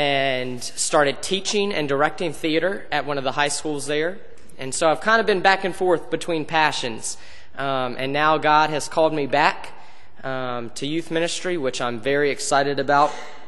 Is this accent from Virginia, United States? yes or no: yes; South Boston, Virginia, United States; I'm originally from South Boston, Virginia. You've probably never heard of it